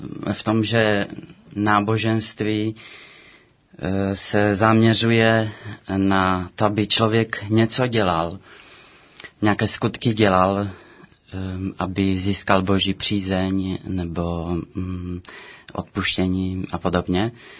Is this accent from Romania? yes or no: yes; Romania; Czech is a second language; moved away as an adult; now in Czechia; Tak já jsem se narodil v Rumunsku a pocházím z Rumunska. A v roce 1993 jsem přišel sem do republiky na práci. No a od té doby jsem tady zůstal